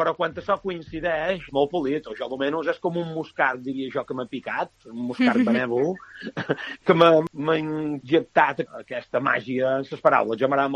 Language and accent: Catalan; Balearic Islands, Spain; jo som menorquí, som nascut aquí a Filla, i se l'haig dit broma sempre que tinc els vuit llinatges menorquins